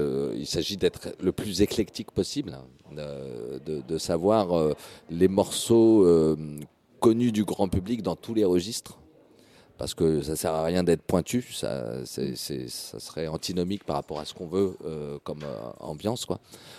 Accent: La Riche, Centre-Val de Loire, France; nous, on est originaire de La Riche, à côté de Tours.

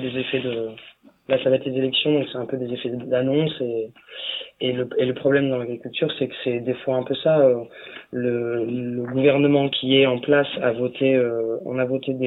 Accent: Blois, Centre-Val de Loire, France; Je suis né à Blois et j'ai grandi là-bas. Quand j'étais, je n'ai que 35 ans

